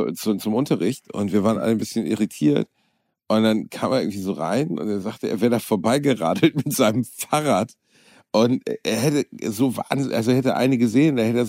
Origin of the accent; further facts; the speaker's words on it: Gelsenkirchen, North Rhine-Westphalia, Germany; Da haben wir doch Bratwurst und Baklava in Gelsenkirchen, meiner Heimatstadt, gespielt.